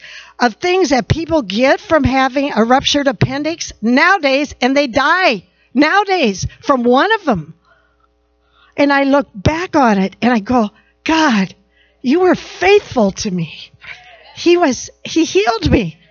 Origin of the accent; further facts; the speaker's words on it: Dodge, Nebraska, United States; And so I come from Dodge, Nebraska, a little town of 600 some